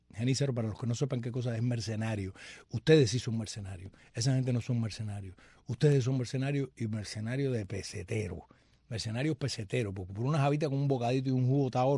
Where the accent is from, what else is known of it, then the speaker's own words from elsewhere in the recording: Cuba; Somos cubanos y posiblemente mucho más cubanos que tú porque amamos esa tierra más que nadie.